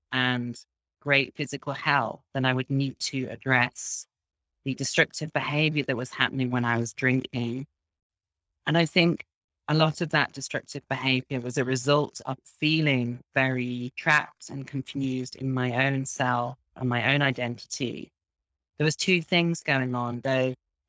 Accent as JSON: {"language": "English", "region": "Midlands", "country": "United Kingdom", "lives_now": "Berlin, Germany", "said": "Yeah, I'm from England, from a small town in the Midlands, which is in the middle of the country. And currently I'm in Berlin in Germany, where I live."}